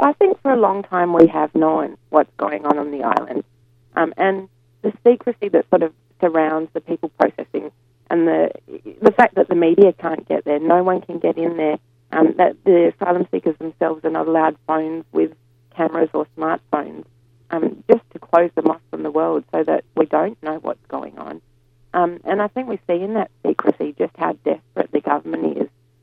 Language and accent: English; Australia; And I think as an Australian public, we do need to be really concerned